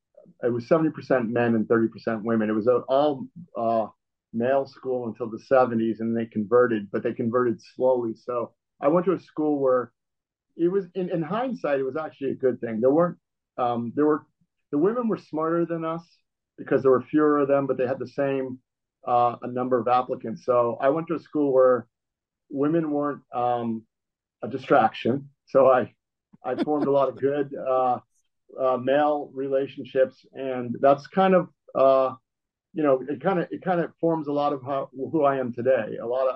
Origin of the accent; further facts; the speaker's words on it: Wellesley, Massachusetts, United States; But so I was raised as a Catholic, and I was raised in Wellesley, Massachusetts, which is a suburb of Boston.